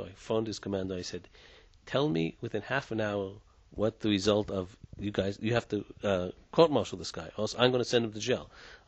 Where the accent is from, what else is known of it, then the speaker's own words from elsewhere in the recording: United States; born there; even though I was born in the States, and my parents came from my parents came from the States also, but their parents came from Eastern Europe.